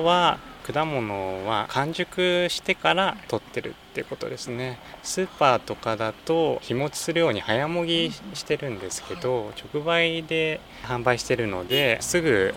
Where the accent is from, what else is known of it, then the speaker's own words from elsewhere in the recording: Fujisawa, Kanagawa, Japan; 藤沢の魅力は地元が藤沢なんですけど、